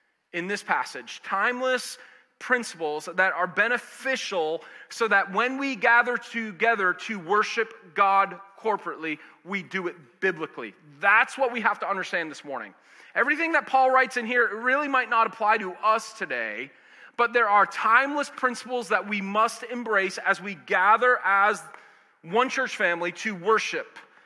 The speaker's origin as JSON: {"language": "English", "town": "Boston", "region": "Massachusetts", "country": "United States", "tie": "born or raised there", "said": "I grew up living in Boston. I grew up going to Red Sox games."}